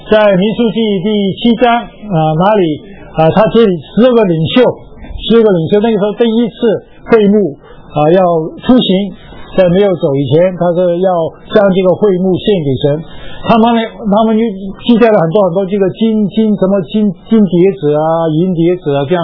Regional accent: Guangdong, China; 我们东方人里面，就是我们东方里面，我们广东人这南方人可能比较肮脏

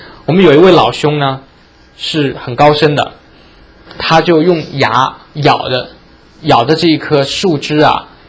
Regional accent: China; now in United States; 我从中国那时候来美国读书的时候，这是我从那边带来的书。

